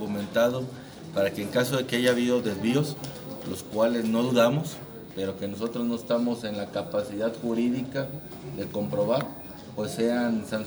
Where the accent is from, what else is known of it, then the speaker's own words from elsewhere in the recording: Nuevo León, Mexico; Allá en el norte, yo soy de Nuevo León